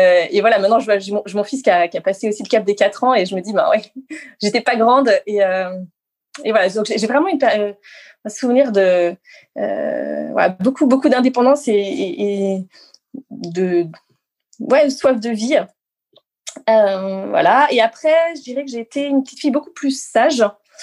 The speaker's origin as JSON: {"language": "French", "town": "Grenoble", "region": "Auvergne-Rhône-Alpes", "country": "France", "tie": "born or raised there", "also_born_or_lived": "Moûtiers", "said": "à Moutier, donc en Savoie, dans les Alpes. Et après, j'ai surtout grandi à Grenoble, enfin, à côté de Grenoble."}